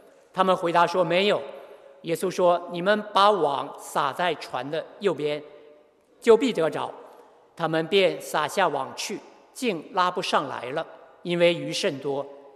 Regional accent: Northeast China, China; accent: Northeastern; 累到都用我们东北话、东北人讲，都拉拉胯了

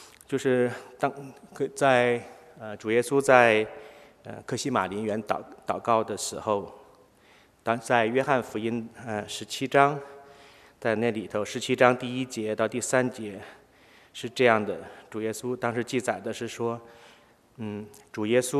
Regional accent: China; 那我们中国人常常会讲到一句话

